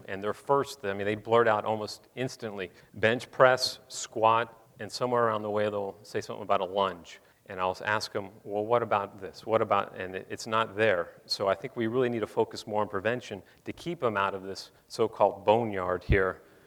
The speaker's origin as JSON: {"language": "English", "region": "Florida", "country": "United States", "tie": "born or raised there", "said": "I grew up in Florida playing baseball."}